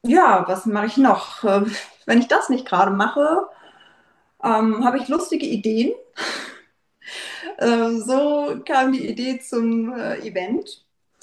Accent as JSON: {"language": "German", "region": "North Rhine-Westphalia", "country": "Germany", "said": "Ich komme aus dem Aachener Raum, also zwischen Köln, Aachen, Düren, wer sich da auskennt. In dem schönen Altenhofen, bei Altendofen sagt man auch. Genau, da lebe ich mit meinem Lebensgefährten"}